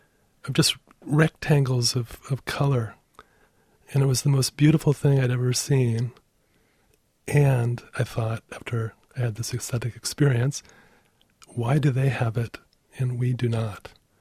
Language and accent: English; Pacific Northwest, United States; my primal scene happened in Seattle. I grew up in the Pacific Northwest.